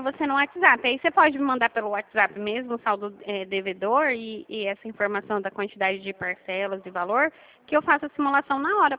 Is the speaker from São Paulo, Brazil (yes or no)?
yes; Dracena, São Paulo, Brazil; eu sou do estado de São Paulo e a minha cidade é Dracena.